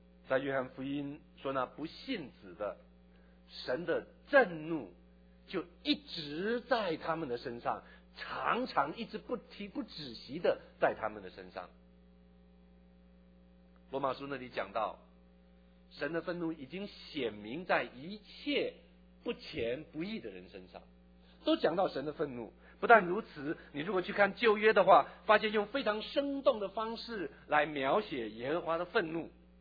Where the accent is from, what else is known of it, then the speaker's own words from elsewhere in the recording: Fujian, China; 我很想有人说福建人脾气坏因为我是福建人